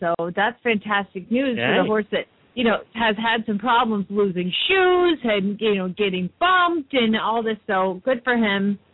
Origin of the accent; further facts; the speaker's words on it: East Coast, United States; growing up on the East Coast, would always read about it, never thought I'd ever compete there.